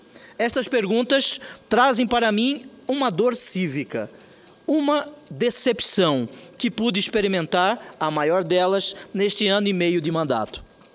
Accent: Mato Grosso, Brazil; moved away as an adult; Porque eu saí de Mato Grosso, senhora Presidente, e aqui encontrei um homem do Estado Irmão de Goiás

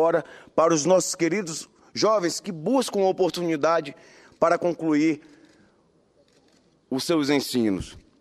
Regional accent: Cruzeiro do Sul, Acre, Brazil; a questão da dengue no meu município, na minha terra natal, Cruzeiro do Sul

